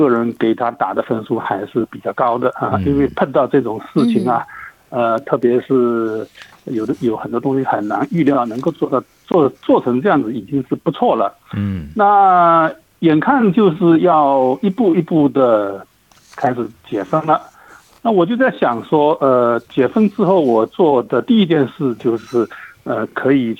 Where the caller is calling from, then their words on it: Sydney, New South Wales, Australia; 我是悉尼的